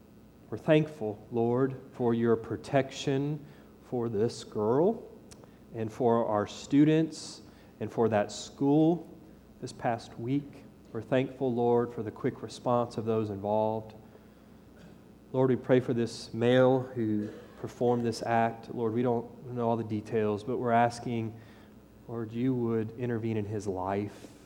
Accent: Titusville, Florida, United States; I grew up in Titusville, so Orlando was close for us.

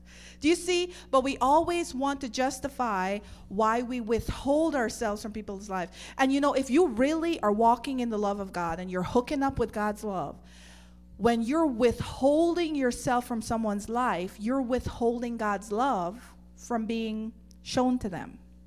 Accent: Guyana; When I grew up in Guyana

